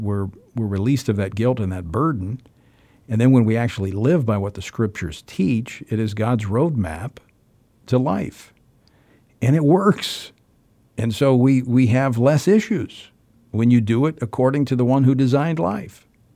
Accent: Louisiana, United States; Let's go down to the Bayou State, my home state of Louisiana

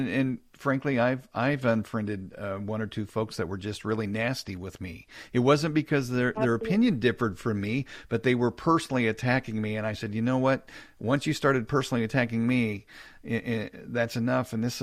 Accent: Missouri, United States; Let's go to Jennifer in Missouri, the Show Me State, my home state.

